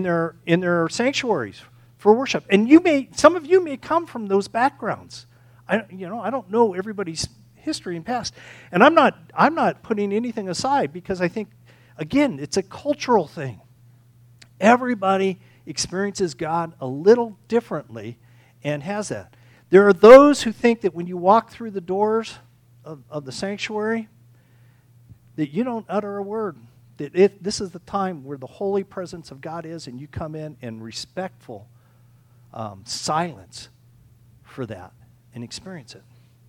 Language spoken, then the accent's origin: English; California, United States; When I grew up in California with my Southern Baptist background